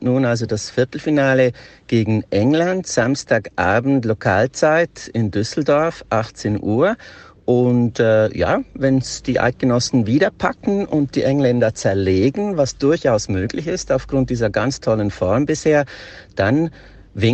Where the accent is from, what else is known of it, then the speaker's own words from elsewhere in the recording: Switzerland; Für mich als Schweizer natürlich ein ganz tolles Spiel